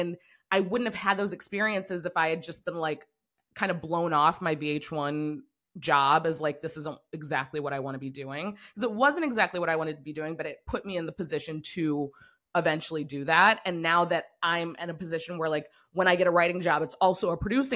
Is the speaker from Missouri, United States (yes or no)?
yes; St. Louis, Missouri, United States; I'm from St. Louis, Missouri, the Midwest.